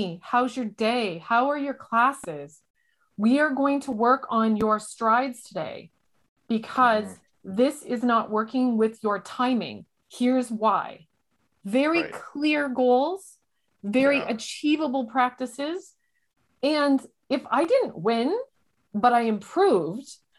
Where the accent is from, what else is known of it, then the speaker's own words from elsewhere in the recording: London, United Kingdom; They're like, so where are you from? And I'm like, London.